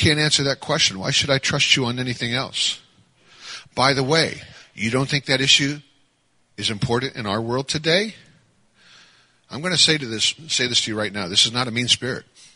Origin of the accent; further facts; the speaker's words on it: United States; I was a Christian because I was raised in America. I was raised in the church.